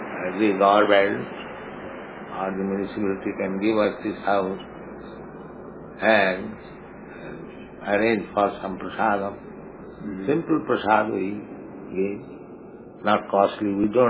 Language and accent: English; India; English is a second language; moved away as an adult; now in United States; I came from India alone. Now I have got so many followers.